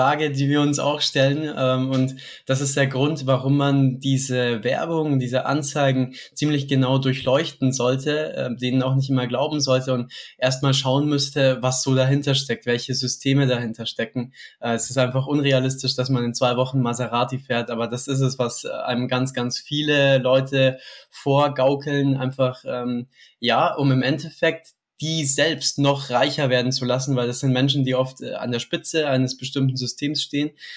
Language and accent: German; Neumarkt in der Oberpfalz, Bavaria, Germany; Oh, wir sind aus dem tiefsten Bayern, tatsächlich aus Neumarkt in der Oberpfalz. Das ist so 30 Kilometer südöstlich von Nürnberg. Wir sind eigentlich zwei Leute, die im bayerischen Vergleich noch sehr Hochdeutsch sprechen.